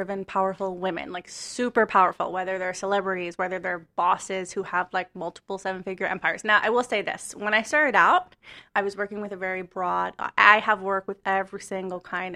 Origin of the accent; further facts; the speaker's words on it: New York City, New York, United States; So I'm from New York City, native New Yorker, Upper East Side, born and raised.